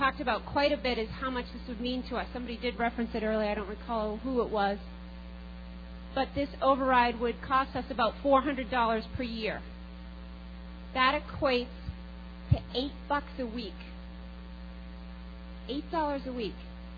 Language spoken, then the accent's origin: English; Massachusetts, United States; I grew up on the North Shore.